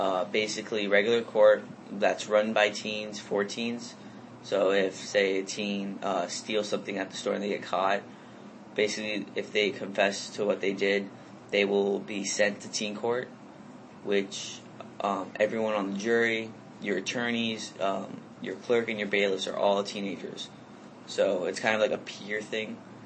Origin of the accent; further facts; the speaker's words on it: France; now in United States; Though I was born in France, my mom and my older sister, which I have two siblings, an older sister and a younger sister, my older sister was home birthed in Holland at the same house my mother was home birthed at.